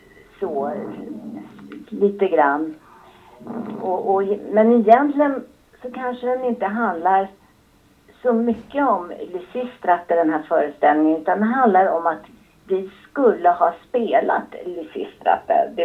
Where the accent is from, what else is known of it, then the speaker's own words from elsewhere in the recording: Trollbäcken, Stockholm County, Sweden; Hon är 91 och bor fortfarande kvar där i Trollbäcken på samma ställe där jag växte upp då.